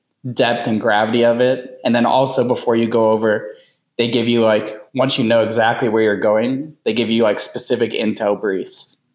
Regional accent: Valley Park, Missouri, United States; So I grew up here in St. Louis. I grew up in Valley Park. Went to Twin Oaks

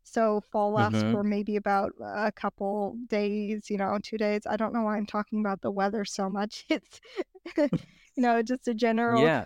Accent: Vancouver, British Columbia, Canada; Yes, that is correct. I'm from Vancouver, Canada. So in BC, British Columbia.

